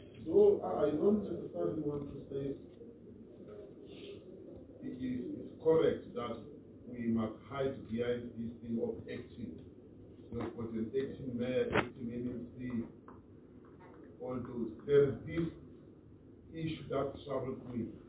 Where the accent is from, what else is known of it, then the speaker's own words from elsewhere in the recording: Gauteng, South Africa; Now, I'm from Gauteng.